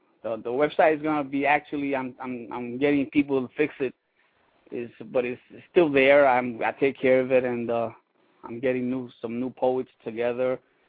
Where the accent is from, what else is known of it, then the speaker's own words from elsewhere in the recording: Puerto Rico; I'm from Puerto Rico.